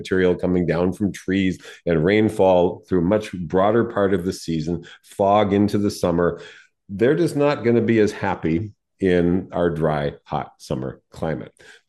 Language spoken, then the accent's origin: English; San Diego, California, United States; Growing up in San Diego, it was in the Southwest.